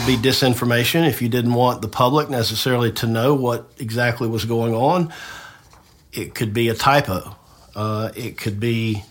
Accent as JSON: {"language": "English", "town": "Tifton", "region": "Georgia", "country": "United States", "tie": "born or raised there", "said": "I grew up in Tifton, so I know the area."}